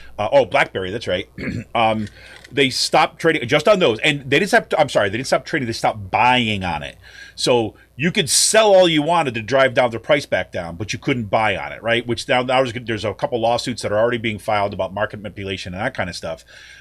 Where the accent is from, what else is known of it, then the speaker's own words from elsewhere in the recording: Utica, New York, United States; My hometown of Utica, New York, was a perfect example of this.